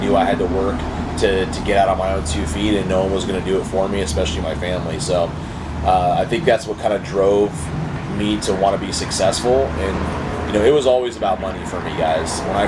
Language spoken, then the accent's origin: English; Sacramento, California, United States; obviously, I was raised in California. You know, shout out to Sacramento, which is where I was raised. I grew up in a very lower middle class family.